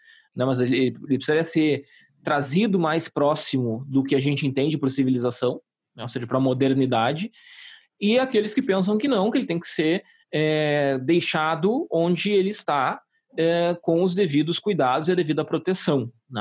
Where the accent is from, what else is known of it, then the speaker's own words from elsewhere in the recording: Rio Grande do Sul, Brazil; Eu sou da região das Missões